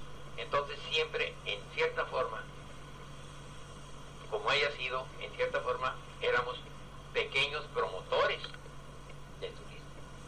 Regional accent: Tijuana, Baja California, Mexico; todos los socios que estamos ahí en Tijuana, pues, de ahí del club, que somos de Tijuana

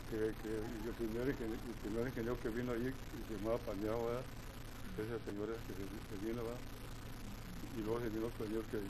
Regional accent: Michoacán, Mexico; also born or lived in United States; No, yo nací en Estados Unidos. Nomás que me crié en Michoacán. Allá me crié.

